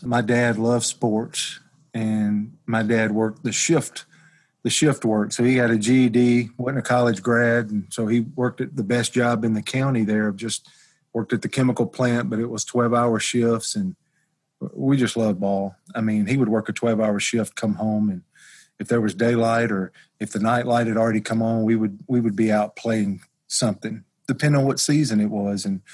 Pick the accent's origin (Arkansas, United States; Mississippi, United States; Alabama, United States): Mississippi, United States; Amory; I'm from Amory, Mississippi, A-M-O-R-Y, but it's pronounced Amory.